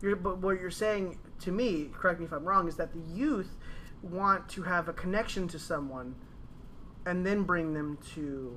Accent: Detroit, Michigan, United States; I'm about half because I grew up out in Detroit, like terrible areas, always moving, always, you know, getting into trouble.

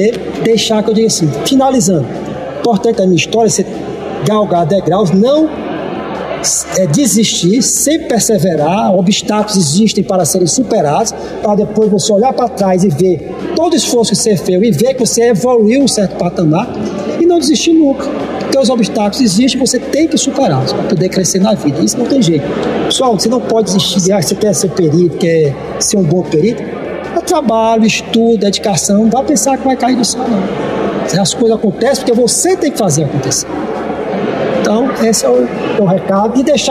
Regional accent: Ceará, Brazil; esperando o concurso da minha terra.

